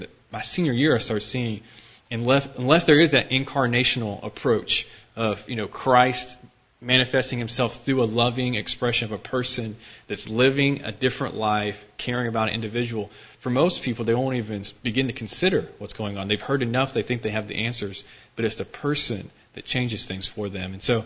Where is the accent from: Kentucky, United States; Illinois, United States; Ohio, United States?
Kentucky, United States; Hopkinsville; I grew up in Hopkinsville, so not far that way.